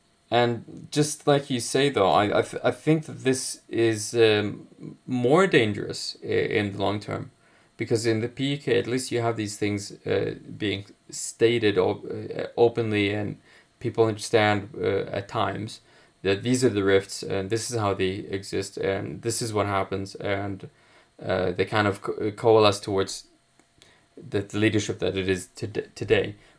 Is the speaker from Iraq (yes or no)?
yes; Sulaymaniyah, Sulaymaniyah Governorate, Iraq; English is a second language; I mean, I might state that I'm from Sulaymaniyah originally, so my perception of the place might be heavily biased.